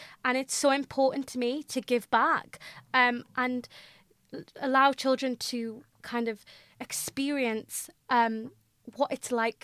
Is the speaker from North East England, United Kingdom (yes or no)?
yes; North East England, United Kingdom; accent: Mackem; said in my Macam accent, I do have a T in my name.